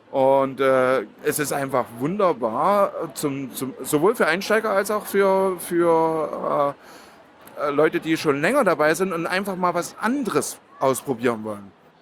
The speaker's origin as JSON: {"language": "German", "town": "Leipzig", "region": "Saxony", "country": "Germany", "tie": "born there", "said": "Ich bin ja gebürtiger Leipziger"}